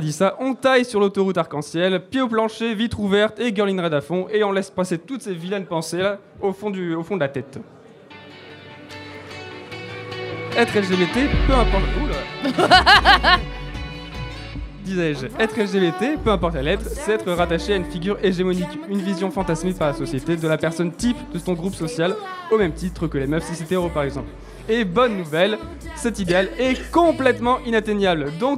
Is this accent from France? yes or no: yes; Hauts-de-France, France; Bah non, moi, je viens de Picardie, en fait.